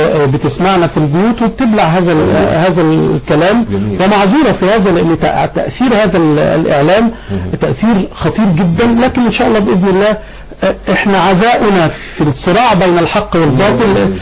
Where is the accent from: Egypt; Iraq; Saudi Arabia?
Egypt; بلدنا مصر